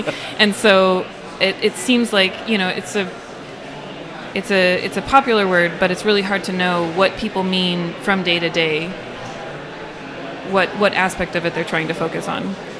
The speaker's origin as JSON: {"language": "English", "region": "California", "country": "United States", "tie": "born or raised there", "said": "like I grew up in the Bay Area, but I just know HTML from like LiveJournal."}